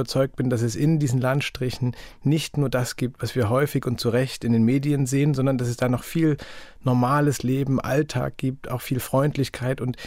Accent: Saxony, Germany; Ich komme ja aus Sachsen

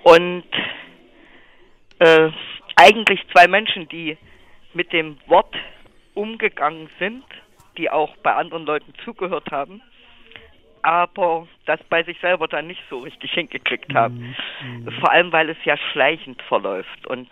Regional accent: Jena, Thuringia, Germany; wir kommen aus Jena und ich bin jetzt in Eisenach gelandet, weil da die meisten Enkel waren und drei meiner Kinder.

